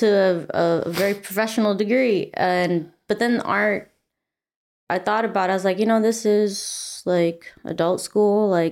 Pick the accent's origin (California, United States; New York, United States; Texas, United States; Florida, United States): California, United States; Long Beach; Yes, I'm from Long Beach, Southern California. So from LA, it's like 30, 40 minute drive with no traffic. Born and raised